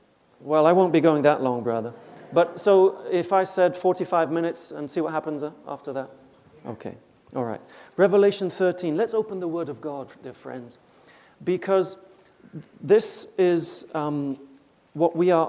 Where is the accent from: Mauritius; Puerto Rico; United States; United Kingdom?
United Kingdom; Reading, South East England; born there; yes, I was born in England in Reading, Berkshire.